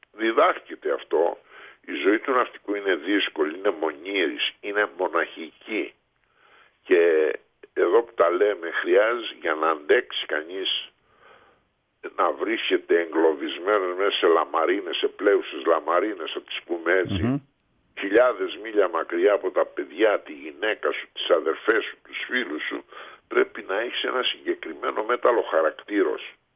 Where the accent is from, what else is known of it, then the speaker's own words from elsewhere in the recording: Viannos, Crete, Greece; now in Heraklion, Greece; Ναι, είμαι από τη Βιάνο. Είναι το χωριό που λέει Βιάνος. Και ένα ιστορικό χωριό, είχε καταστραφεί ολοσχερός από τους Γερμανούς.